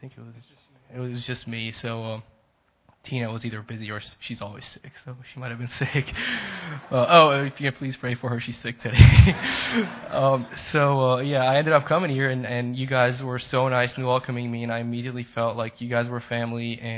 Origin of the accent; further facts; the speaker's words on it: Lebanon; also born or lived in Boston; now in Savannah, United States; I was born in Boston. I lived most of my life in Lebanon. And now Savannah, Georgia is home, but I'm living here on campus, so from a lot of places.